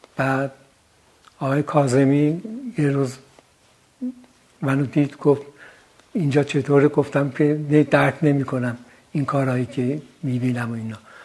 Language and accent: Persian; Tabriz, East Azerbaijan, Iran; من تو شهر تبریز به دنیا اومدم 1327 دیماه. دوران کودکیم تو تبریز گذشته تمام، دوره ابتدایی، دوره دبیرستان و سال اول هنرستان.